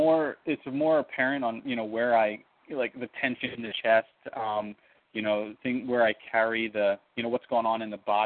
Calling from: Hawaii, United States; I'm calling from Hawaii.

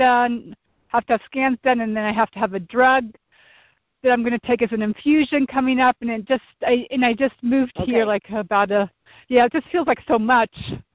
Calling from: Colorado, United States; from Colorado.

